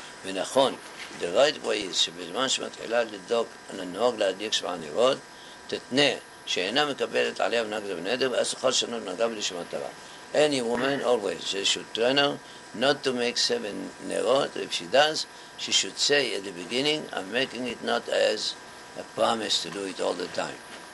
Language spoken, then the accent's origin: English; Aleppo, Aleppo Governorate, Syria; I said, no, Rabbi. I come from Halab and I know. My mother did not light candles.